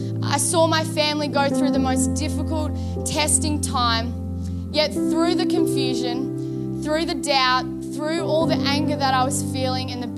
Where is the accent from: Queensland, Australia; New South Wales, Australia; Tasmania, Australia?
Queensland, Australia; Brisbane; now in Gold Coast, Australia; And I remember I moved from Brisbane to the Gold Coast with my family after I finished school.